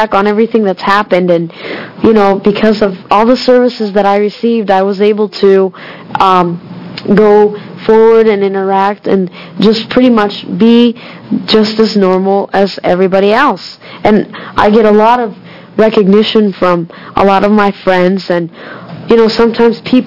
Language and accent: English; Mexico; English is a second language; I'm bilingual. I'm English and Spanish, and my parents we came from Mexico